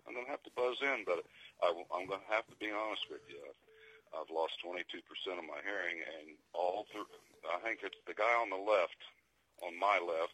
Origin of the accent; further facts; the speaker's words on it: United States; I mean, I'm American.